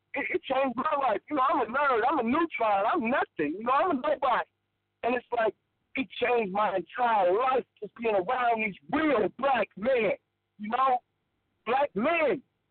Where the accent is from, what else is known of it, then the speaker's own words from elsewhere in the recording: Chicago, Illinois, United States; you know, I'm from Chicago, but it's like they used to, you know, if it's four or five dudes on the block, you know, they stop, hey, break it up.